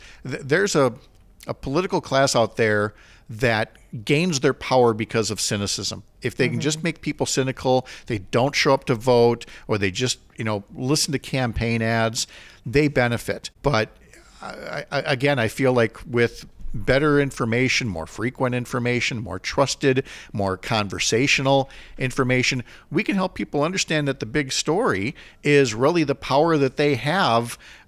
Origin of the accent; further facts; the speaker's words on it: St. Paul, Minnesota, United States; also born or lived in Eau Claire / Milwaukee / Madison; I am a city kid. I grew up in St. Paul and then Eau Claire, and I've lived in Milwaukee and I've lived in Madison